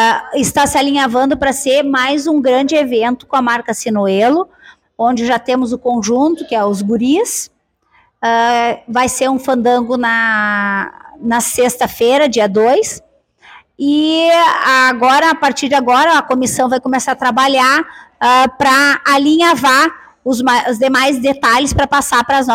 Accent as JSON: {"language": "Portuguese", "region": "Rio Grande do Sul", "country": "Brazil", "said": "o grande amor que nós temos em dizer que nós somos gaúchos"}